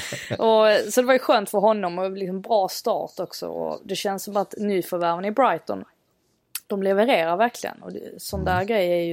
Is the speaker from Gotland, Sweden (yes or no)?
no; Skåne, Sweden; Men det gör ju för att det är så jobbigt som skåning att säga hårda R, var.